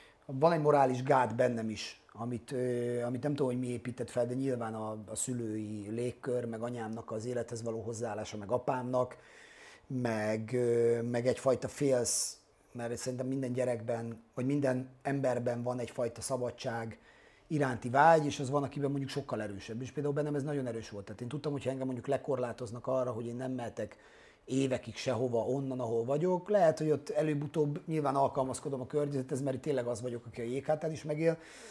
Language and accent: Hungarian; Ózd, Borsod-Abaúj-Zemplén, Hungary; born there; Ja, ózd, bazd meg